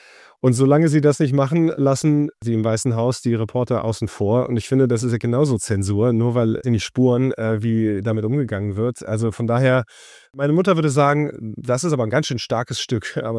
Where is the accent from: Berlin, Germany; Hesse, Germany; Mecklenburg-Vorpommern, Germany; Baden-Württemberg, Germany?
Hesse, Germany; Wiesbaden; ich aufgewachsen bin in Wiesbaden, um die Ecke von einem amerikanischen Soldatenhousing.